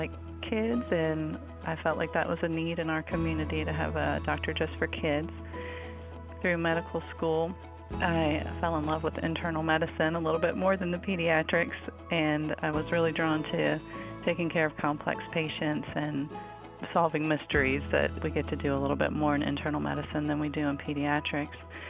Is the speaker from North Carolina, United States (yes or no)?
yes; Hatteras Island, North Carolina, United States; I grew up on Hatteras Island and came back home to practice.